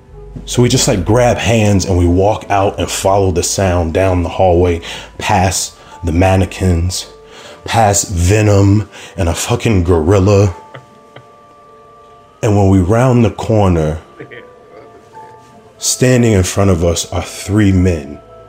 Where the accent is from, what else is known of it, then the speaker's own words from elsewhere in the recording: Chicago, Illinois, United States; Because I mentioned I was from Chicago, he could tell that I understood a little bit about